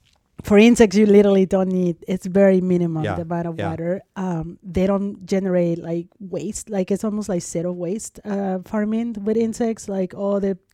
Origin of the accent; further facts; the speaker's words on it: Mexico City, Mexico; I'm from Mexico, I grew up in Mexico City